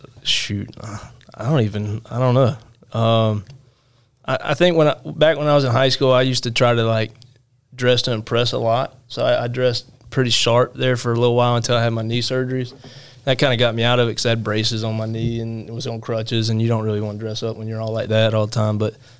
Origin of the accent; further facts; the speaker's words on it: Charlotte, North Carolina, United States; And growing up in Charlotte, it was the ECHL, which was the league right below the NHL.